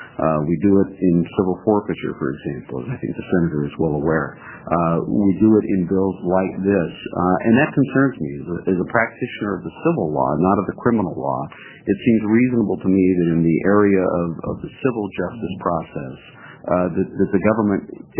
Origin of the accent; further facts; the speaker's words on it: Bend, Oregon, United States; even in lowly places like Bend, my hometown